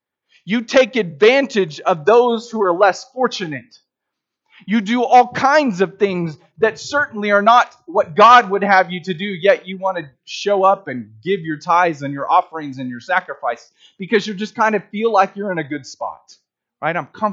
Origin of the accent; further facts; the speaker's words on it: Newkirk, Oklahoma, United States; I actually think about this as growing up in Newkirk, and we lived kind of outside of town, and we had about 11 acres